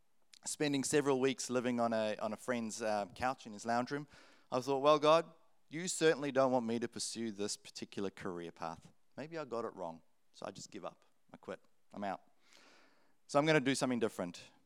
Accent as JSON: {"language": "English", "region": "Queensland", "country": "Australia", "tie": "born or raised there", "said": "growing up in Queensland"}